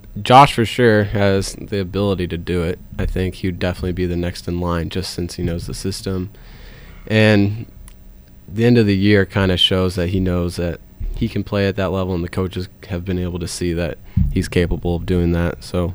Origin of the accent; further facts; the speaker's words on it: California, United States; I'm from Southern California in Orange County, so it wasn't much of a change climate-wise, and it all worked out.